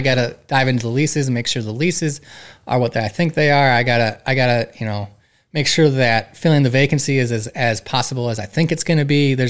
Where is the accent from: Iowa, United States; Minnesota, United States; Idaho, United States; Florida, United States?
Minnesota, United States; Lake Crystal; I'm from Lake Crystal, Minnesota, way small town compared to Rochester, 2,000 people.